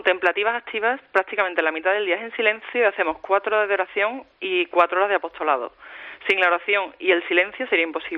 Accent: Seville, Andalusia, Spain; born there; Nací en Sevilla, familia normal, misa los domingos

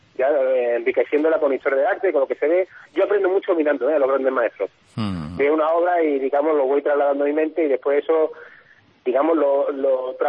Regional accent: Málaga, Andalusia, Spain; como malagueño

